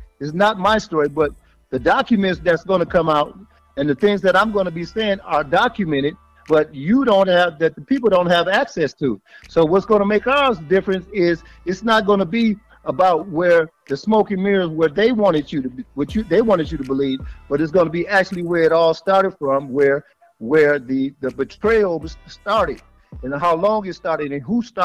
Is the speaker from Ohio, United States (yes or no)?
no; Detroit, Michigan, United States; Well, I grew up in a great home.